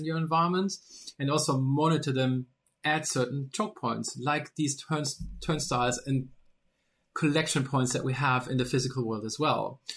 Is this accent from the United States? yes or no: no; Germany; especially looking at my home country, Germany here